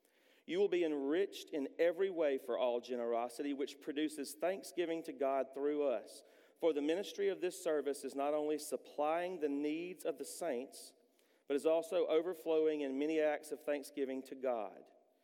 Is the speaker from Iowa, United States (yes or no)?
no; Georgia, United States; I'm from Southwest Georgia in Early County. And I'm just a South Georgia boy from the country